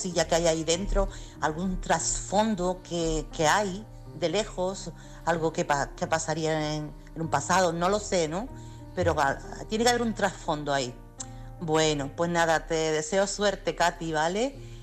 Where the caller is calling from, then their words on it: Chiclana, Andalusia, Spain; corresponsal de Chiclana.